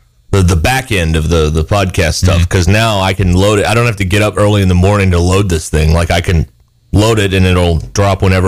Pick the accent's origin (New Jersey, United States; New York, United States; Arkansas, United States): Arkansas, United States; I grew up with cursing in Arkansas.